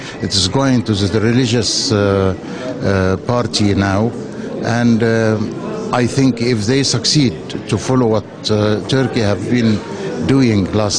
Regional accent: Egypt; English is a second language; I'm coming from Egypt.

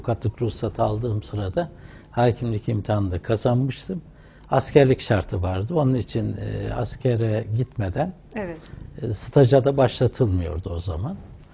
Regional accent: Ankara, Turkey; also born or lived in Hınıs, Erzurum; 1951 yılında Erzurum Hınıs ilçesinde dünyaya geldim. Ankara'da okudum. Ankara'da çocukluk ve gençlik yıllarım geçti. Gazi Lisesi, Ankara Gazi Lisesi mezunuyum. Ankara Hukuk Fakültesini 1971-72 döneminde bitirdim.

